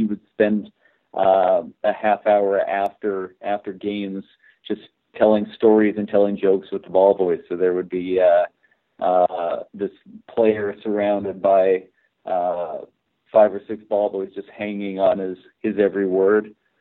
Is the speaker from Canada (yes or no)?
yes; Calgary, Alberta, Canada; I grew up in Calgary, Alberta, Canada, which is about as far off the basketball beaten path as you can get.